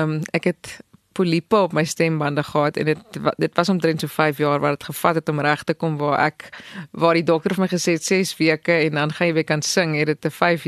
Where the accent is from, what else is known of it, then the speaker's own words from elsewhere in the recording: Western Cape, South Africa; ek is mos daar van die Kaap af, so is altyd vir my lekker om te sê, ek is van daar af, want ek geniet het baie om daar te woon.